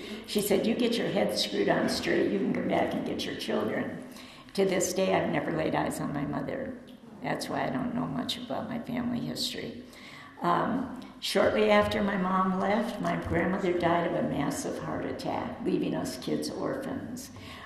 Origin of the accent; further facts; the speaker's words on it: Detroit, Michigan, United States; born there; Okay, I was born in Detroit, like I said.